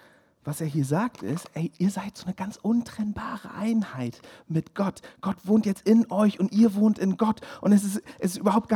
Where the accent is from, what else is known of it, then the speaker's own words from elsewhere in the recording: England, United Kingdom; ich bin Engländer, ich habe eine besondere Verbindung zum Könighaus.